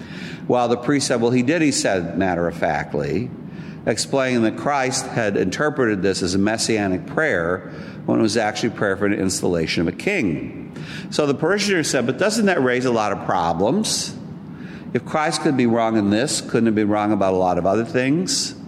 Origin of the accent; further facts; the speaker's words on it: California, United States; Well, I told you I'm from California. I don't start fights at the table.